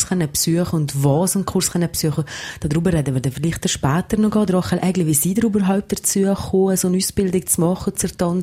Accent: Valais, Switzerland; hier im Oberwallis, weil manchmal hat man ja schon das Gefühl, dass man sich nicht gerade alles traut als Walliser

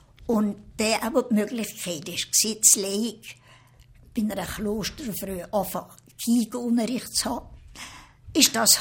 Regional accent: Valais, Switzerland; Also meine Heimat ist das Wallis.

